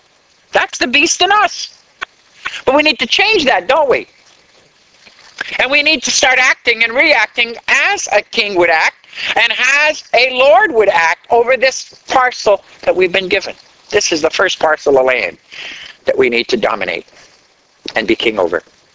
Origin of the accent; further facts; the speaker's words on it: Canada; When I was growing up in Canada, I remember studying Canadian history.